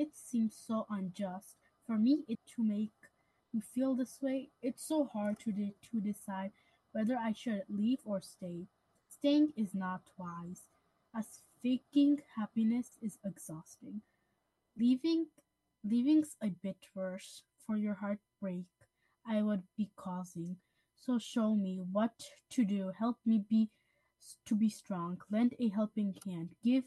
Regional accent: Hudson, New York, United States; and I'm 10 years old, and I'm also from Hudson.

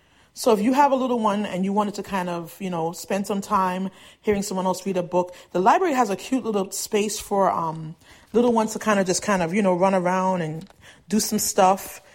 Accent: Brooklyn, New York, United States; well, you know, I'm from Brooklyn and I'm up here, but I don't really have anybody to do my hair.

